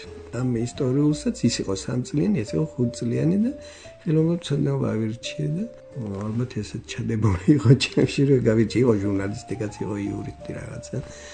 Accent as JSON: {"language": "Georgian", "region": "Mtskheta-Mtianeti", "country": "Georgia", "tie": "born or raised there", "said": "მე დავიბადე დუშეთის რაიონში."}